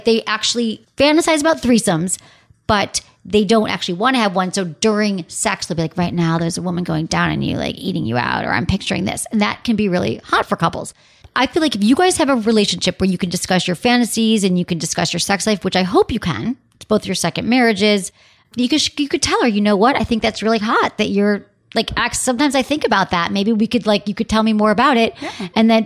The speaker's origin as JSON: {"language": "English", "town": "Detroit", "region": "Michigan", "country": "United States", "tie": "born or raised there", "said": "you're going to Detroit, my hometown."}